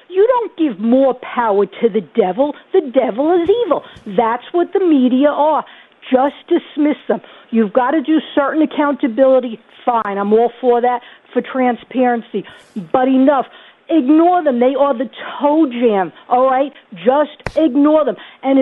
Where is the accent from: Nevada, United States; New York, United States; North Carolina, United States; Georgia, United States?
New York, United States; Bronx; I'm from the Bronx, okay? And the Bronx is coming out, all right?